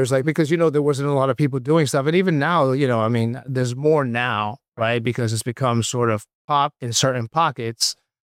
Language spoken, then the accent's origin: English; New York City, New York, United States; growing up in New York City and then sort of, you know, coming out of college, interning at MTV